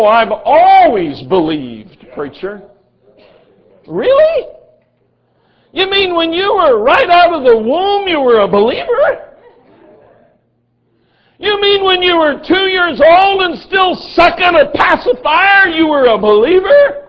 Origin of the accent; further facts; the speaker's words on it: Colorado, United States; Even though virtually every boy I grew up with in Southern Colorado had guns or access to guns and ammunition